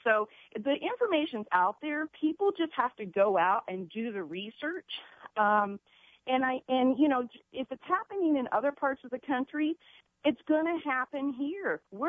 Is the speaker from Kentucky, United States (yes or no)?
yes; Kentucky, United States; I'm not from Santa Barbara. I'm from Kentucky